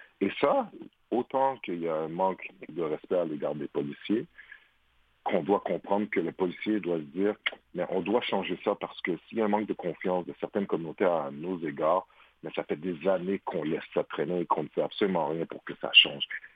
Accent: Montreal, Quebec, Canada; la première chose qui est venue pour moi en grandissant à Montréal-Nord

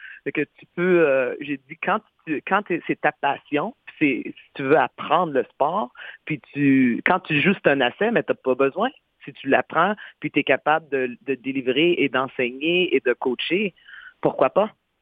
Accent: Sorel, Quebec, Canada; moi, je viens de Sorel-Québec, puis lui vient de Québec.

